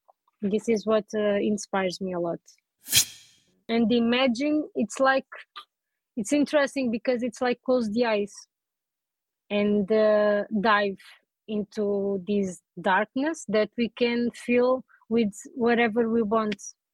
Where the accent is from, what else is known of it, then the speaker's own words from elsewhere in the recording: Albufeira, Algarve, Portugal; In 2020, I come back to my hometown, to Albufeira, where I'm living now and working.